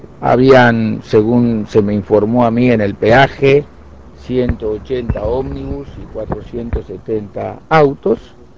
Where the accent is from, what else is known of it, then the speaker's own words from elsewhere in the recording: Uruguay; Mire, yo en primer lugar, como uruguayo, me siento muy orgulloso de lo que pasó.